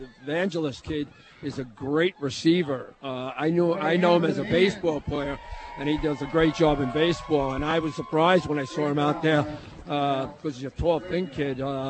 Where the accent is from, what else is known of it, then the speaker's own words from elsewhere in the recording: New Jersey, United States; I hope so, because I'm from North Jersey, but I'm tired of hearing every time I go visit relatives or something like that, the North Jersey biased up there.